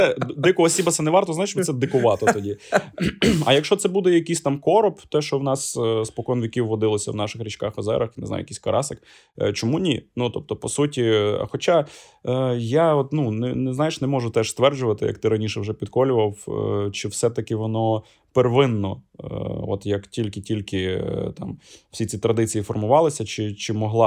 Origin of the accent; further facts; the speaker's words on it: Volyn Oblast, Ukraine; Я з Волині, і от якщо є у нас слухачі з Волині, підтвердять, це дуже відрізняється